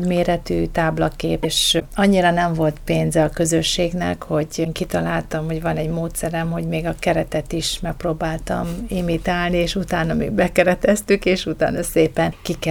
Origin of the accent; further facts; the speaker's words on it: Szeged, Csongrád-Csanád, Hungary; born there; ahol én élek, és ahova születtem Szegeden